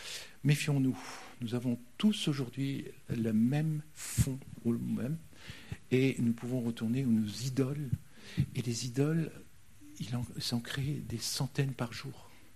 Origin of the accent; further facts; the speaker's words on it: France; Ici, c'est le, chez nous en France, c'est le propitiatoire.